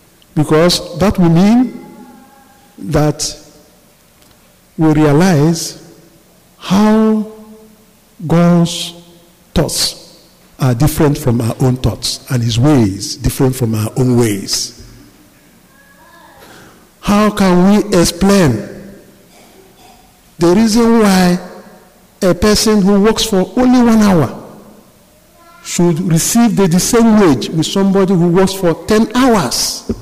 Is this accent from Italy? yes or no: no; Nigeria; I come from Nigeria.